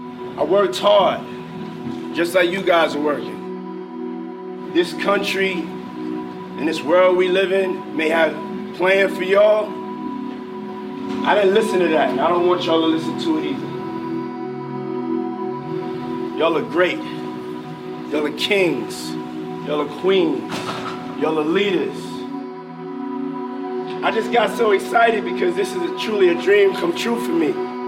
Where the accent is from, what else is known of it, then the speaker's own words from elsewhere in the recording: New York, United States; I started out just like you guys. I come from New York. I grew up in Harlem.